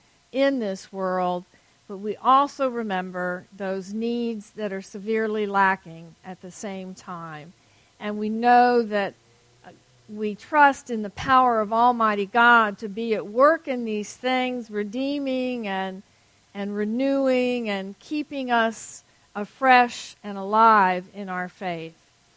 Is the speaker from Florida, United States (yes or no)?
yes; Miami, Florida, United States; also born or lived in Fort Lauderdale; I used to live in South Florida. I even lived for a short time in Fort Lauderdale, but I grew up mostly in Miami.